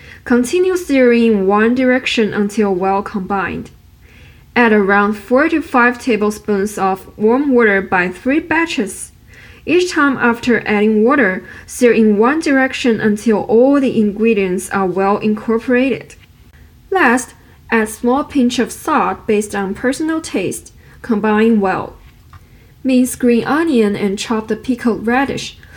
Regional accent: Wuhan, Hubei, China; English is a second language; In my hometown, Wuhan, hot and dry noodles have become a symbol of the city.

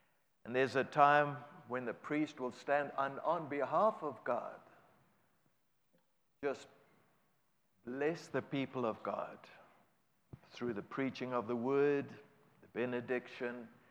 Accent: South Africa; accent: South African; also born or lived in Chile; now in Boone, United States; So my accent is not local. That's from South Africa. That's where we're originally from. And so 34 years of speaking Spanish does not help the English accent to become Americanese.

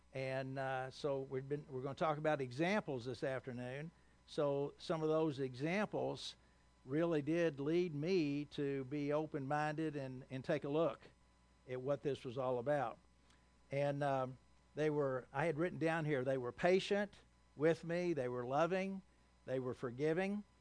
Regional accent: Owensboro, Kentucky, United States; I grew up in Owensboro, Kentucky. Anybody know where that is?

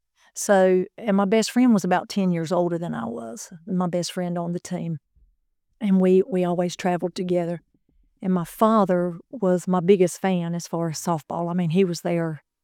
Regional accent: Sneads Ferry, North Carolina, United States; because I came from such a small town, Sneed's Ferry. And I can remember introducing, when people would ask me where I was from, I would say, oh, I'm from Topsail, or it's close to Wilmington

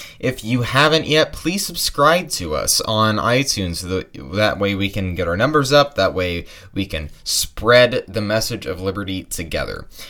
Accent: Ohio, United States; But I haven't had one from Ohio, and it is my home state.

